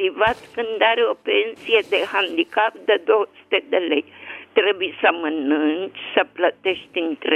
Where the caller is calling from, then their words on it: Bucharest, Romania; din București.